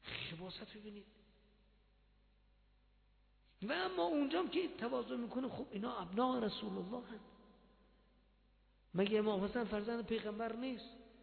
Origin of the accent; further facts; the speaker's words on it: Iran; گفتم من ایرانی ام. تا گفتم ایرانی ام؟ گفت جعفری مذهبی؟ گفتم بله.